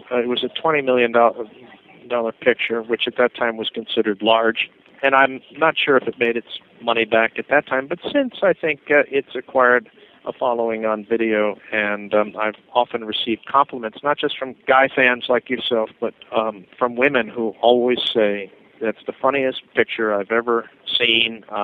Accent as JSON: {"language": "English", "town": "Brooklyn", "region": "New York", "country": "United States", "said": "I'm from Brooklyn originally, so, you know, so is he."}